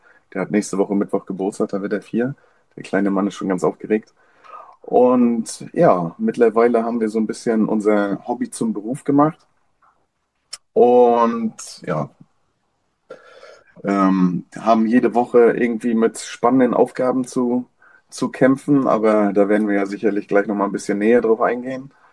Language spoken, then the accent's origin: German; Rostock, Mecklenburg-Vorpommern, Germany; born there; mittlerweile 38 Jahre alt, gebürtiger Rostocker.